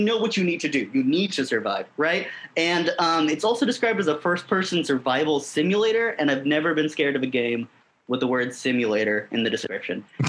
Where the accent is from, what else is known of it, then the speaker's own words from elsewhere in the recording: India; I'm Indian, so that's just every day for me.